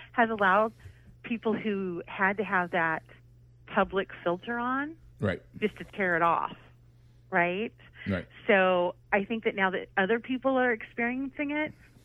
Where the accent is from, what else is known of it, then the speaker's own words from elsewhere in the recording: Kansas, United States; You know, I'm Latina. I grew up in Kansas, of all places in the city.